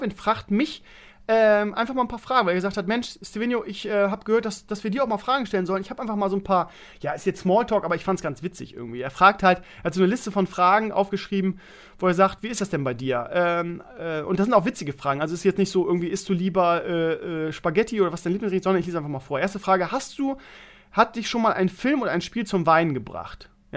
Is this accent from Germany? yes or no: yes; Bremen, Germany; ich komme aus Bremen-Gröpeling, von daher lässt sich das nicht verhindern.